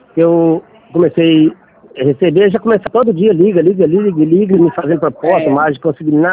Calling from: Rondônia, Brazil; Sou de Rondônia.

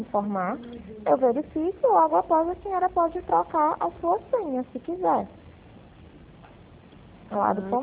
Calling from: Recife, Pernambuco, Brazil; Eu falo aqui de Recife, da Central de Consignados do Santander aqui do Nordeste.

